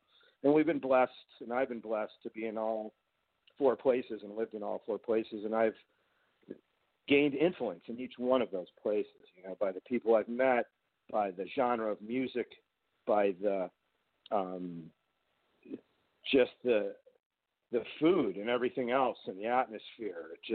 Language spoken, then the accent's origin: English; Arlington Heights, Illinois, United States; also born or lived in North Carolina; Well, I grew up in the Chicago area, the north suburbs. I grew up in a town called Arlington Heights, and I went to a high school called Buffalo Grove High School.